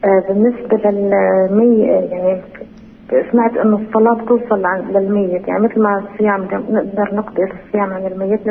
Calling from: Bruqin, West Bank, Palestine; بروكين سلفيت

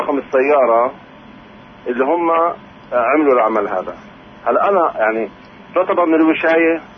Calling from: Nablus, West Bank, Palestine; من نابلس.

